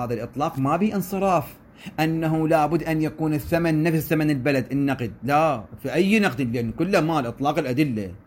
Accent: Iraq; عندنا بالعراق

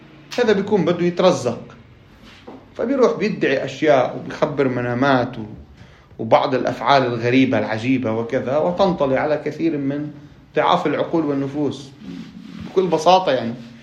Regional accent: Lebanon

